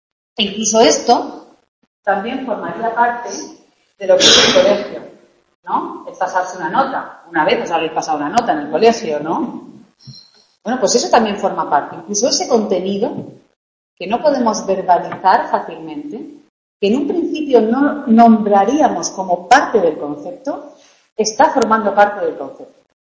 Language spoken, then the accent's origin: Spanish; Murcia, Region of Murcia, Spain; como si estuviese, bueno, en una fiesta de Murcia, soy de Murcia